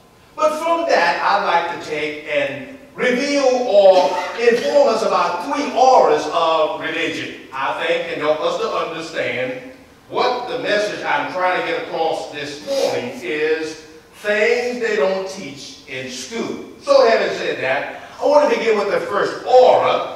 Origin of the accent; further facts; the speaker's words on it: New Orleans, Louisiana, United States; I can remember growing up in New Orleans, Louisiana, there was some serious electrical storm.